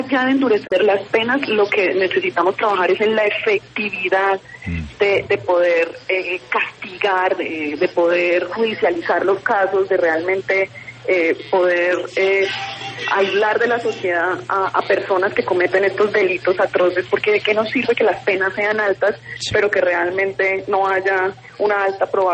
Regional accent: Colombia

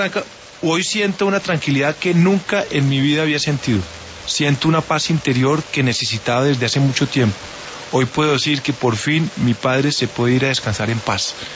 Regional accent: Colombia

